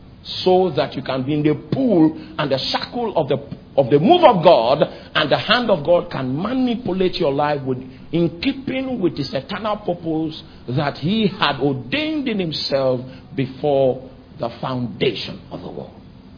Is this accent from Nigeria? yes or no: yes; Konshisha, Benue, Nigeria; He doesn't look at where are you from. We are from Konshisha. He doesn't know anything about Konshisha.